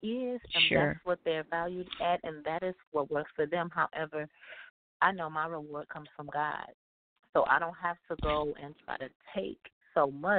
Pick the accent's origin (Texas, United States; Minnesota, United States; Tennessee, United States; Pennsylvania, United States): Texas, United States; Houston; No, I'm originally from Houston, Texas, so I grew up here.